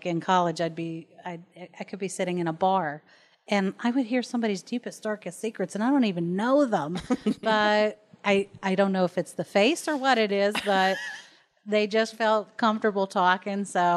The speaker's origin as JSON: {"language": "English", "town": "Elizabeth Township", "region": "Pennsylvania", "country": "United States", "tie": "born or raised there", "said": "I grew up in Elizabeth Township in Allegheny County. It's right down on the border of Westmoreland and right on the Yauk River."}